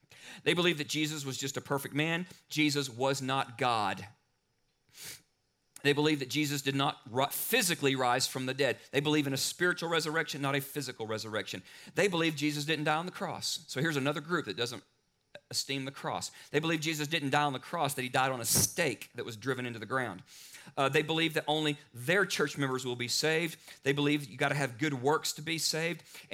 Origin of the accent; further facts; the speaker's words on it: Arkansas, United States; When I was growing up in Arkansas, I didn't know any Muslims.